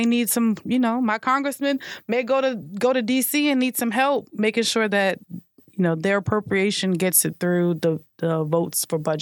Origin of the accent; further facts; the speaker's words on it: Brooklyn, New York, United States; now in Orlando, United States; And so I guess for me, coming, like being born and raised in Brooklyn, it's like I live in a different space.